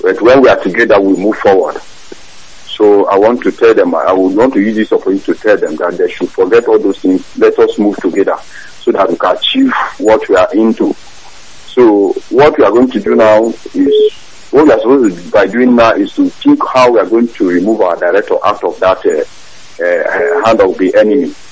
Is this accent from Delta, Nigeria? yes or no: yes; Amai, Delta, Nigeria; I'm calling from Igbocha. And I hail from Amai in Delta State.